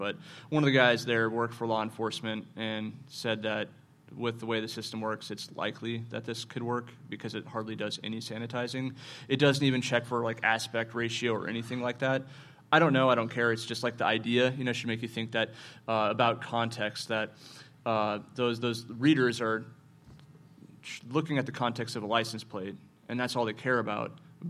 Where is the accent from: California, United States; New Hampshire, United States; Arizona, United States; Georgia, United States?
Arizona, United States; We're from Arizona, and I would like to get out, but that's where we're from.